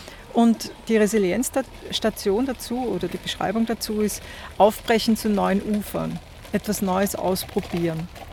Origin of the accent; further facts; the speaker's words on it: Vienna, Austria; ich bin ja in Wien aufgewachsen